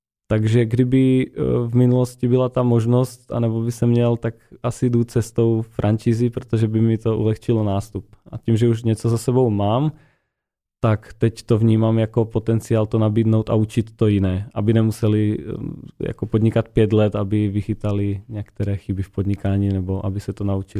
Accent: Slovakia; now in Czech Republic; Tím, že pocházím ze Slovenska, tak tam jsem už měl dřív podnikatelské aktivity.

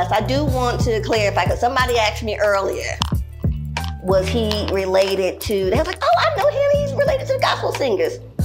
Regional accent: Seattle, Washington, United States; I'm from Seattle.

